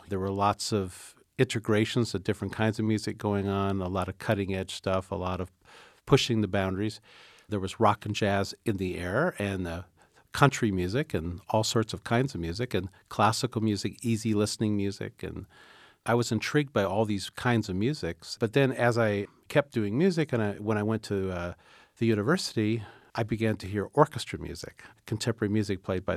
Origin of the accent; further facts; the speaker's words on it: Iowa, United States; growing up in Iowa back in the 60s